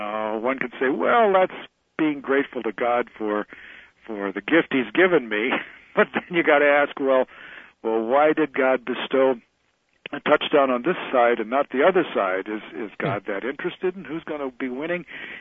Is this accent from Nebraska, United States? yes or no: yes; Nebraska, United States; I'm from Nebraska, and boy, if you...